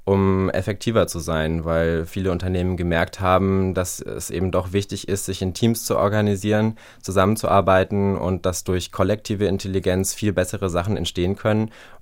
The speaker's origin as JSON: {"language": "German", "town": "Baden-Baden", "region": "Baden-Württemberg", "country": "Germany", "tie": "born or raised there", "lives_now": "Berlin, Germany", "said": "In Baden-Baden, wo ich aufgewachsen bin, habe ich eher nicht so viele Gleichgesinnte getroffen."}